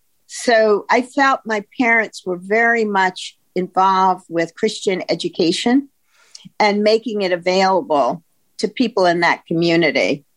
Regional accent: the South, United States; So I grew up in the South, as you know, in my own family environment

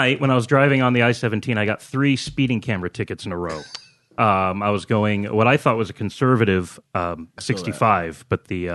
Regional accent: Peoria, Illinois, United States; also born or lived in California; I grew up in Peoria, and then I moved to California. I went to college there and lived there for about 12 years in Orange County.

